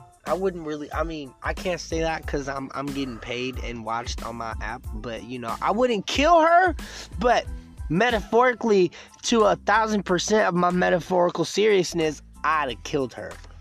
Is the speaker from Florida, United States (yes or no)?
no; Oakland, California, United States; I'm from East Oakland.